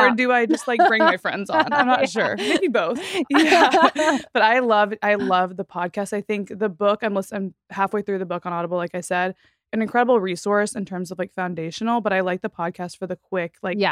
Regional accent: Texas, United States; Like, I came from Texas and the suburbs.

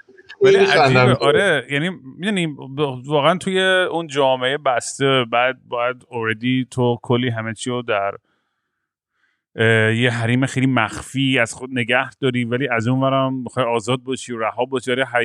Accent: Iran; مثلا من الان اگه ایران بودم فکر کنم هر شب

